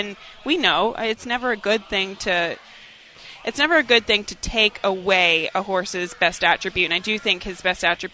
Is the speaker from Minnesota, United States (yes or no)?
no; Maryland, United States; And you know, I'm from Maryland. Okay? They need to be good crab cakes.